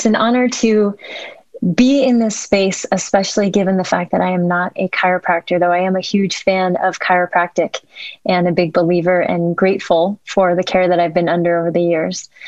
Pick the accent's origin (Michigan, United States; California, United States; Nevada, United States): California, United States; And I was originally from the Bay Area.